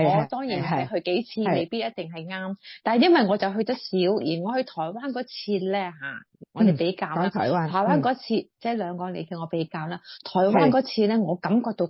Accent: China; 即是我们中国人呢就是没礼貌的，或者是公德心不是那么好啊

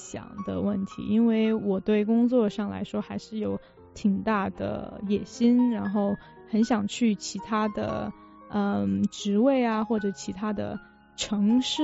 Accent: China; also born or lived in Canada; now in Seattle, United States; 因为我是在中国长大，然后在加拿大接受了教育嘛，所以我就说，哦，我是一个在中国出生、加拿大长大，但是在西雅图工作。

